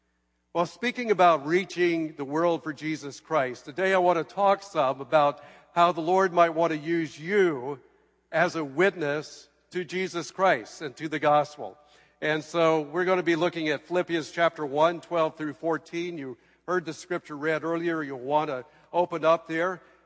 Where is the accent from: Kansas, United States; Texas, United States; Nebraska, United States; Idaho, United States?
Idaho, United States; Coeur d'Alene; we're in Coeur d'Alene, Idaho, which is my hometown, is 35 degrees and messy.